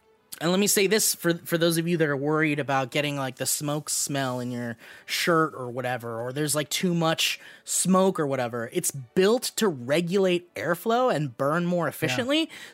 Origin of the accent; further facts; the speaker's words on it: California, United States; I grew up in California, so we never sat around a fire during the holidays or whatever